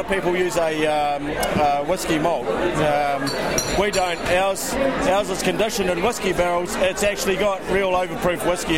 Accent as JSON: {"language": "English", "region": "Otago", "country": "New Zealand", "said": "I'm from North Otago, which is New Zealand's largest per head of population Scottish heritage."}